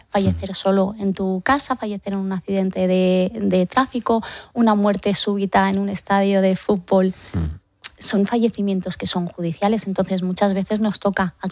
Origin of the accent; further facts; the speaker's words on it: Andalusia, Spain; yo soy andaluza